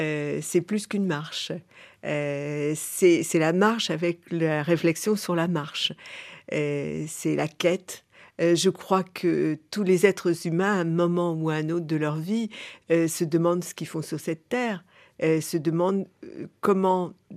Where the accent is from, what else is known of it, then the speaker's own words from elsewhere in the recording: Lorient, Brittany, France; born there; qui était parti par ma ville natale, Lorient, vers les Indes